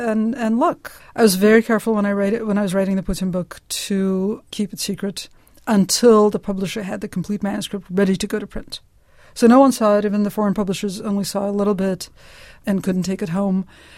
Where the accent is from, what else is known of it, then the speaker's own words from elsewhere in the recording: United States; It's worse that I'm American.